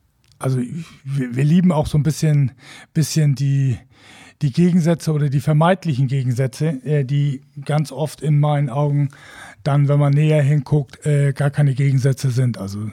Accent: Wacken, Schleswig-Holstein, Germany; Also wir sind Norddeutsche, wir sind Schleswig-Holsteiner, wir sind, ich bin Wackener, Holger ist Bestdorfer, von ganzem Herzen, aber wir sind eben auch in der Welt zu Hause.

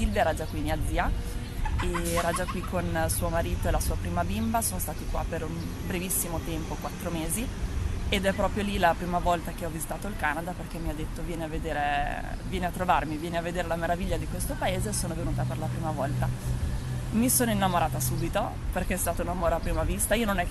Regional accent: Rimini, Emilia-Romagna, Italy; sono sempre stata a Rimini, sono cresciuta a Rimini, nata e cresciuta a Rimini e da dei genitori meravigliosi, una famiglia meravigliosa e quindi ho sempre seguito studi a Rimini

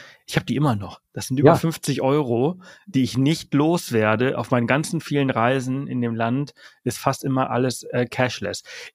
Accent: Balearic Islands, Spain; moved away; Also ich komme ja ursprünglich aus Mallorca. Mhm. Und bin dort geboren, aufgewachsen.

